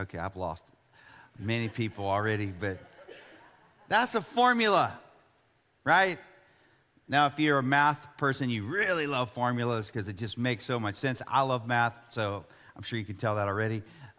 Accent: Buda, Texas, United States; when I came to San Marcos, which I didn't come very far. I grew up in Buda

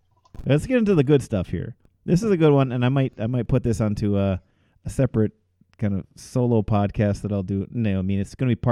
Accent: Stevens Point, Wisconsin, United States; back when I was growing up in Stevens Point, the Pointers were great.

